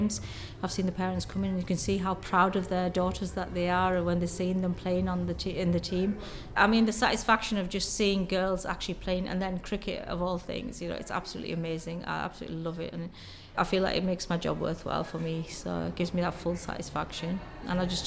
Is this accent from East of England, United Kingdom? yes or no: no; Yorkshire and the Humber, United Kingdom; So I'm from Yorkshire originally, and we grew up following cricket most of our life